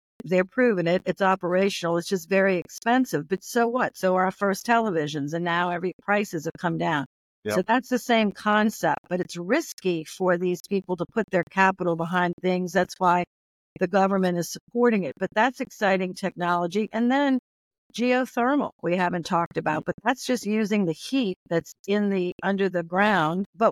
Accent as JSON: {"language": "English", "region": "Louisiana", "country": "United States", "said": "I'm from Louisiana. I see the world differently."}